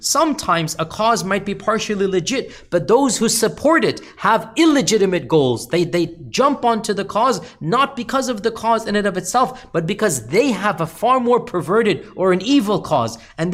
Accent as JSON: {"language": "English", "country": "United States", "said": "as a part of who I am as a Muslim and as an American, I will preach and speak against the bad."}